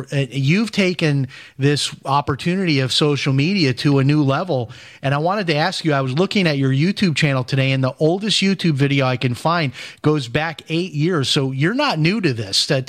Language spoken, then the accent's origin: English; Chicago, Illinois, United States; I grew up in Chicago, but I always enjoyed that visit.